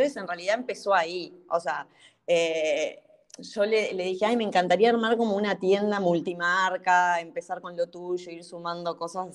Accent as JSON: {"language": "Spanish", "region": "Montevideo", "country": "Uruguay", "tie": "born or raised there", "said": "tengo 35 años, vivo en Montevideo, nací en Montevideo, Uruguay."}